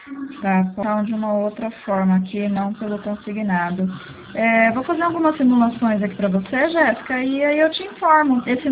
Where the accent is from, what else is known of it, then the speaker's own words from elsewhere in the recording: Santa Bárbara d'Oeste, São Paulo, Brazil; eu sou de Santa Bárbara